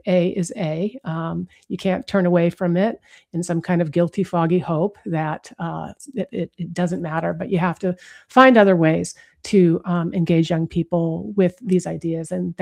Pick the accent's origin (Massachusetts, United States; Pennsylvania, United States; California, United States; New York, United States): Massachusetts, United States; Newton; I grew up in Newton, Massachusetts.